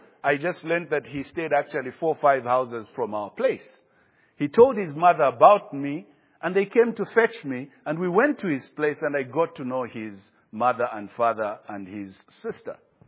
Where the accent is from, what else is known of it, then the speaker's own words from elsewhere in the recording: Kafue, Lusaka Province, Zambia; We grew up in Kafue.